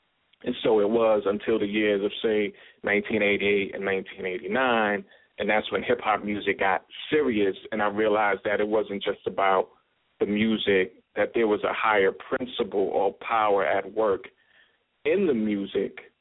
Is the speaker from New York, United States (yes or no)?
yes; Brooklyn, New York, United States; born there; So hip-hop was like the very air we breathed. I was born in 1973 in Brooklyn.